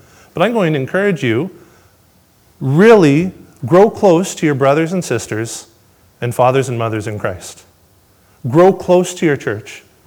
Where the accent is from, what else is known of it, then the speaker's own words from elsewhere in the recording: Sudbury, Ontario, Canada; Born and raised in Sudbury, grew up not in a Christian home